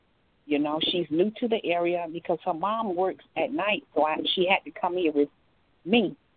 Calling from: Atlanta, Georgia, United States

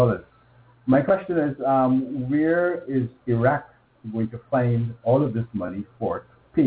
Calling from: Guyana; I'm calling from Guyana in South America, the only English-speaking country in all of South America.

